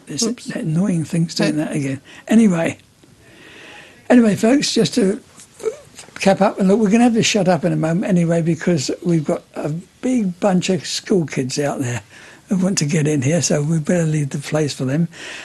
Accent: England, United Kingdom; moved away; When I come from England, of course, and it comes virtually overhead in England

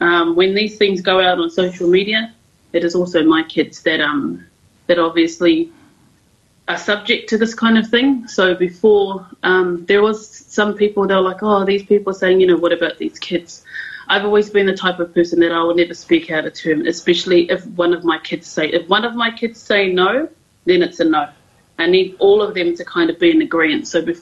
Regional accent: Wellington, New Zealand; I obviously was born and raised in the Wairarapa, but I reside here in Koihākina.

